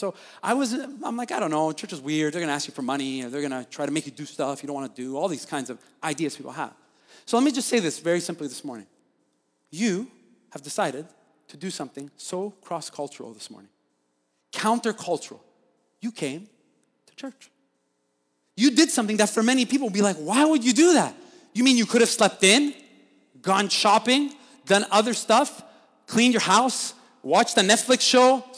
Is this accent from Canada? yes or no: yes; Montreal, Quebec, Canada; moved away; I grew up in Quebec, but then I left. So I have a unique perspective. Like, I kind of, you know, obviously, I was raised here, and I was raised in Saint-Michel area of Montreal, which is like, it's the hood, and it's great, and I love it. My family's there, and now I live in another part of the city